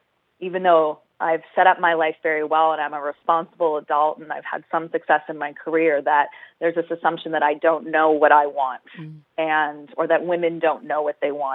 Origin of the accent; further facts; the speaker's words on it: Canada; now in United States; I'm Canadian, so I understand, you know, what it is to have universal healthcare